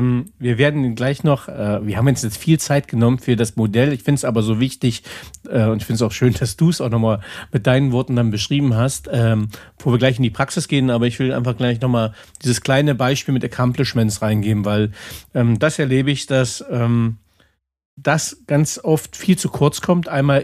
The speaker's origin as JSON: {"language": "German", "region": "Saxony-Anhalt", "country": "Germany", "said": "ich bin Preuße, ich komme aus Sachsen-Anhalt"}